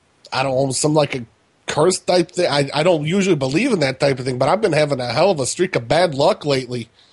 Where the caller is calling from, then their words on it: Trenton, New Jersey, United States; Trenton, New Jersey.